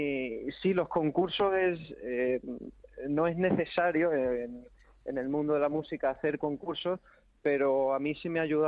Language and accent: Spanish; Cáceres, Extremadura, Spain; ya que yo soy de Cáceres y desde que se creó la orquesta he estado escuchándolo allí desde que era bien pequeñito